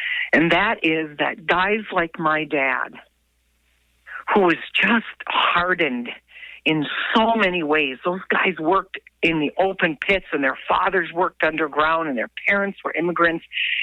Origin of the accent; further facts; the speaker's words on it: Chisholm, Minnesota, United States; So even though I grew up in Chisholm, in the heart of the polka dancing universe